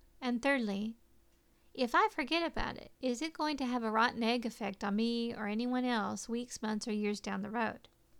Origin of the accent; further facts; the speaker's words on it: Oklahoma, United States; Growing up in Oklahoma, I can remember it being quite cold and snowy on a lot of days for spring